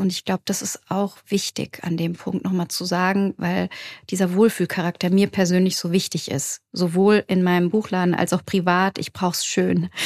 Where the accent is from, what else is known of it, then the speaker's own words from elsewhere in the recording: Frankfurt, Hesse, Germany; born there; Also ich bin zwar selbst hier geboren in Frankfurt